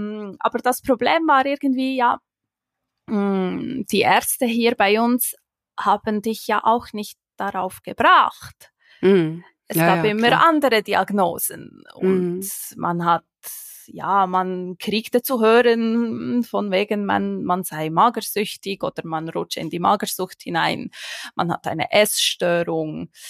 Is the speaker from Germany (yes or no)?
no; Switzerland; ich vertrete heute die Schweizer Fraktion.